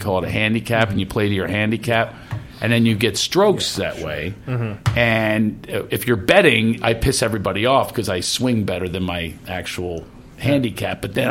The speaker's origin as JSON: {"language": "English", "town": "Philadelphia", "region": "Pennsylvania", "country": "United States", "accent": "Philly", "lives_now": "California, United States", "said": "It's my Philly accent."}